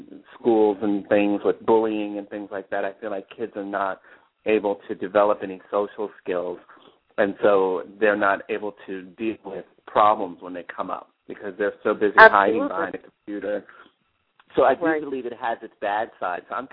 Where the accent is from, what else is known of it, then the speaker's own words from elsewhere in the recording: New York, United States; also born or lived in New Jersey; It's funny because I grew up in New York and New Jersey, and then we moved to Florida.